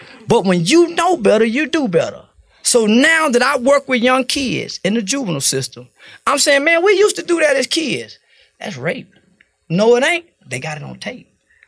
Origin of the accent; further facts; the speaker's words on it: the South, United States; See, I was born in the 70s. I don't know when y'all was born. I'm from the South.